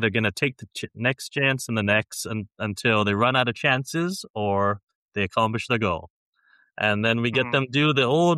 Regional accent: Hawaii, United States; It's funny for me, growing up in Hawaii, to see palm trees in Star Wars.

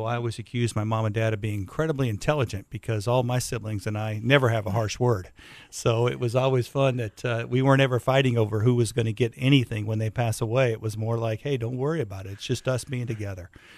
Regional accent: Midwest, United States; also born or lived in Iowa; I grew up in Illinois and Iowa, Midwestern farm community. My father's a Lutheran minister, okay.

